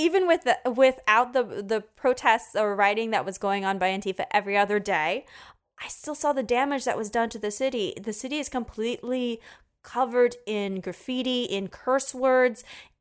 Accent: Florida, United States; also born or lived in New York; I lived in New York for about 9 years, and I grew up mainly in Florida.

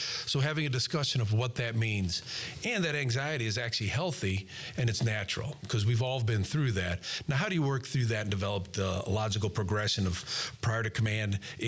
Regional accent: Janesville, Wisconsin, United States; So I grew up in Janesville, Wisconsin, and if you're looking and I went to West Point.

